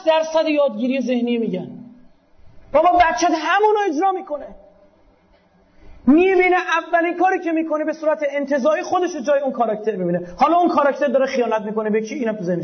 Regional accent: Iran; به عنوان یک پژوهشگر، به عنوان یک ایرانی

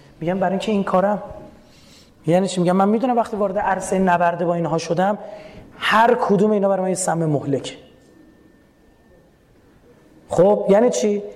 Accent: Iran; شما من بچه ایرانم، بعد نه این چیز پنهانی نیستش

